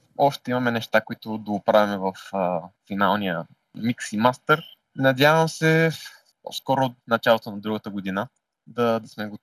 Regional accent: Burgas, Burgas Province, Bulgaria; Ние с него се познаваме доста време, тъй като и двамата сме от Бургас, в мини среди и компании сме били.

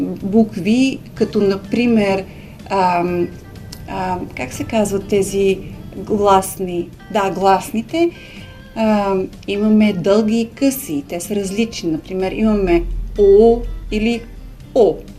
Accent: Hungary; moved away as an adult; now in Bulgaria; говоря български, защото майка ми е българка и от нея научих, макар че съм родена и съм израснала в Унгария, но работих около 2010 година тук за няколко години и след това от 2019, преди 5 години се върнах в България.

